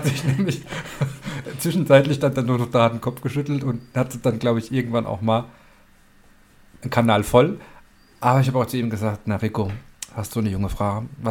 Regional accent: Leidersbach, Bavaria, Germany; Es ist wie mein Heimatort im wunderbaren Frankenland. Leidersbach ist genauso langgezogen.

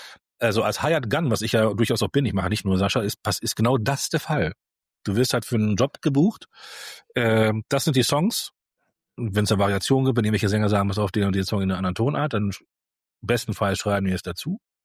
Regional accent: Essen, North Rhine-Westphalia, Germany; born there; ich komme ja aus Essen, gebürtig im Ruhrgebiet

